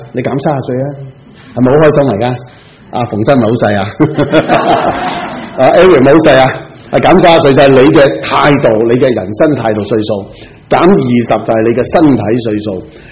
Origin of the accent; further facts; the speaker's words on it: Shek Kip Mei, Kowloon, Hong Kong; 我其实由细在石硖尾大的，我在石硖尾出世的，我亦都是白田住过的。